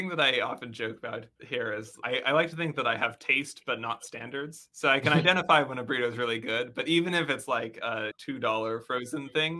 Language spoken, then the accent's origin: English; San Francisco Bay Area, California, United States; I'm from San Francisco Bay Area. The Mission burrito is very close to my heart.